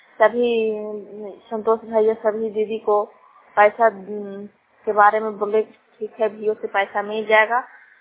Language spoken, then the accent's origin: Hindi; Girdhar Chak, Bihar, India; गिरधर चक गांव के रहने वाली हूँ, जिला नालंदा पंचायत का था।